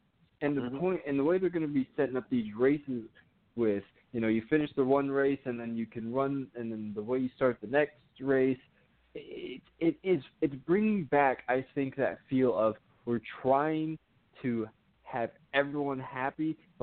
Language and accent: English; Midwest, United States; I'm from the Midwest. That's how me and Brady met, was going to the Iowa Speedway.